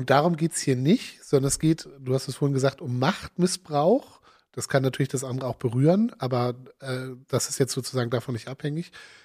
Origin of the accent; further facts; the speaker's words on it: Bostedt, Schleswig-Holstein, Germany; Also ich komme aus Bostedt